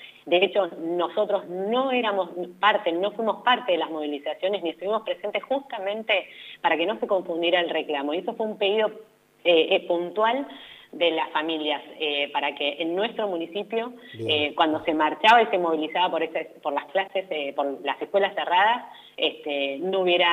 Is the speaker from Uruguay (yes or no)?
no; Pehuajó, Buenos Aires Province, Argentina; yo lo viví en mi pueblo, en Pehuajó